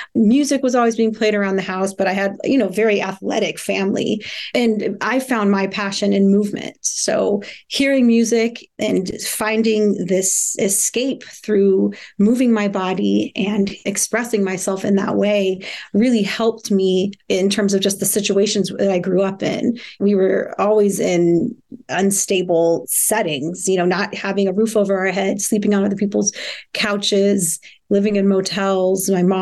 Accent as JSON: {"language": "English", "town": "Kansas City", "region": "Missouri", "country": "United States", "tie": "born there", "said": "I was born in Kansas City, Missouri."}